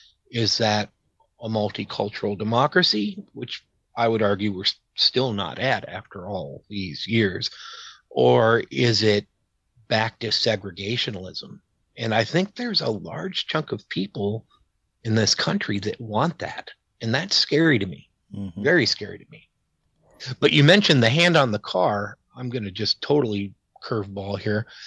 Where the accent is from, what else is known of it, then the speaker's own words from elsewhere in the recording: New York, United States; And when pandemic hit, I went back to my hometown. I'm in rural New York State.